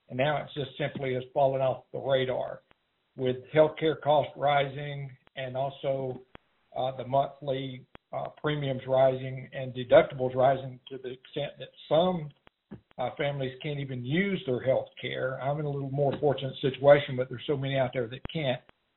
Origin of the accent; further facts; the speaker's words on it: Acworth, Georgia, United States; I'm from Ackworth.